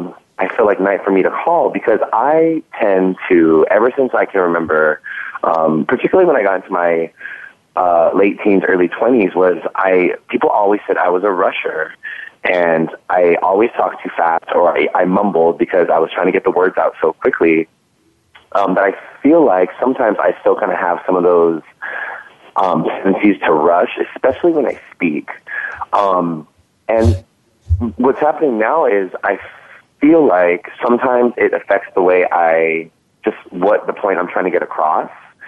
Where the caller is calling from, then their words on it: New York, United States; Hi, I'm calling from right here in New York.